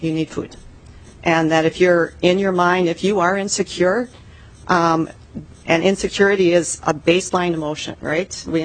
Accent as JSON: {"language": "English", "region": "Minnesota", "country": "United States", "tie": "born or raised there", "said": "this is my hometown, and it's forever changed, and it's forever changed for the better. And that's just Minnesota in the future"}